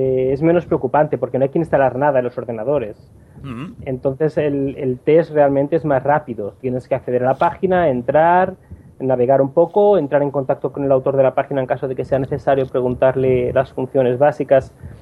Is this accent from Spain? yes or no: yes; Spain; now in Brazil; Yo soy español, pero vivo en Brasil.